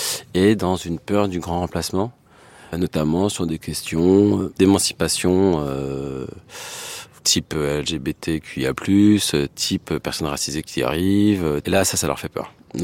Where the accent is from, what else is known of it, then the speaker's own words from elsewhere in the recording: France; born there; je suis français alors que je suis né ici, hein. Mais il y a encore aujourd'hui des gens qui nous demandent de nous intégrer alors qu'on est de la troisième génération à vivre en France